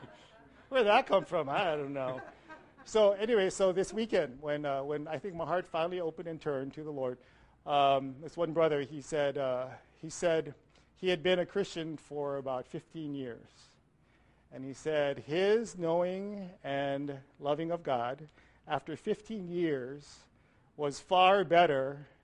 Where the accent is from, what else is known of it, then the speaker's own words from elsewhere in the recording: Hawaii, United States; So I grew up in Hawaii. I'm the fourth generation there, so even with my grandparents, we spoke English. So if anyone wants to know what a Hawaiian is like, it's me.